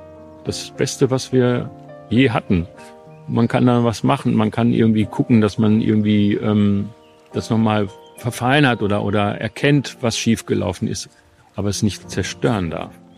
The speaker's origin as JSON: {"language": "German", "region": "North Rhine-Westphalia", "country": "Germany", "tie": "born or raised there", "said": "Bei uns in Westfalen, komischerweise, gibt's ja nur Freibäder oder mal einen Kanal und mal einen See. Ist ganz wenig. Also ich war richtig verwöhnt, als ich dann nach Berlin kam"}